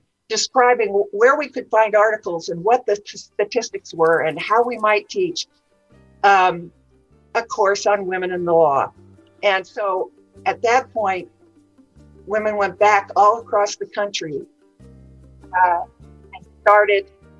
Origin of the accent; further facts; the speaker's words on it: California, United States; I was born in California and grew up in the mountains, and so this was my first big trip to the other coast.